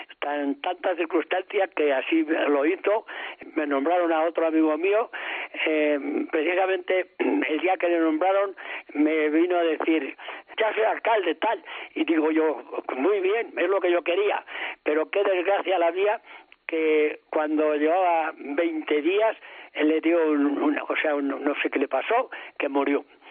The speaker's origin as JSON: {"language": "Spanish", "town": "Castillejo", "country": "Spain", "tie": "born or raised there", "said": "Bueno, yo no es porque sea mi pueblo, pero de como yo cogí mi pueblo a como está hoy, esto ya es un paraíso. Porque aquí en Castillejo, lo que entonces era todo basura"}